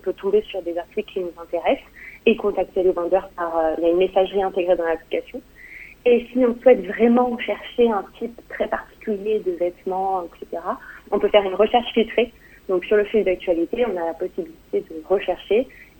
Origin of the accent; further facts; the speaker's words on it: New Caledonia; je suis calédonienne, je fais mes études en métropole et je suis rentrée en fin d'année dernière.